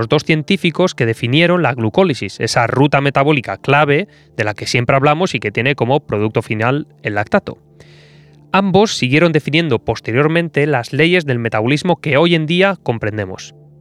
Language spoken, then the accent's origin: Spanish; Leza, Basque Country, Spain; esté a 5 kilómetros de Leza, que es mi pueblo y, por supuesto, es mejor